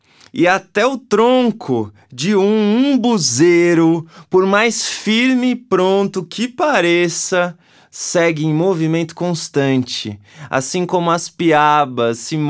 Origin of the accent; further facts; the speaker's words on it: São Paulo, Brazil; born there; depois de se moverem do sertão de Paripiranga, na Bahia, onde os dois nasceram, para São Paulo, onde eu nasci.